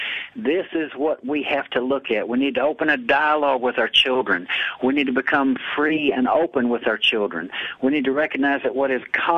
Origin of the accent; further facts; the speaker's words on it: Memphis, Tennessee, United States; now in Australia; Because I'm from Memphis, Tennessee, but I've been here for, 35 years now.